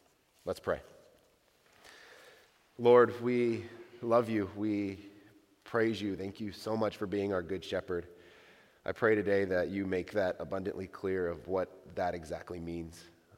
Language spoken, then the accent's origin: English; Powell, Ohio, United States; because I'm a white Westerner, I'm from Powell, Ohio, I knew zero shepherds.